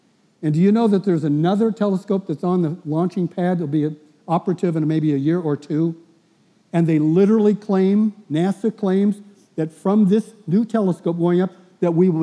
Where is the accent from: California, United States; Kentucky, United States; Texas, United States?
California, United States; San Diego; because I'm from San Diego, so it's kind of an icon down there.